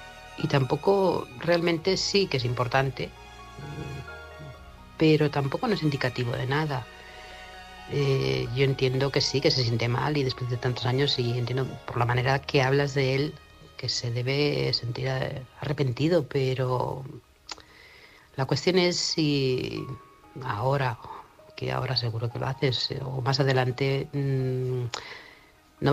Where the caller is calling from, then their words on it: Manresa, Catalonia, Spain; corresponsal de Manresa, Barcelona.